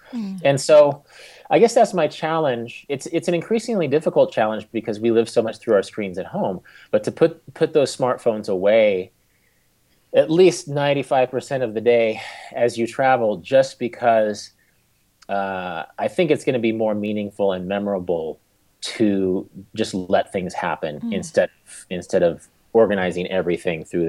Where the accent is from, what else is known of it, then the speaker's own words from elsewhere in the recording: Wichita, Kansas, United States; I grew up in Wichita, which is a city of 300,000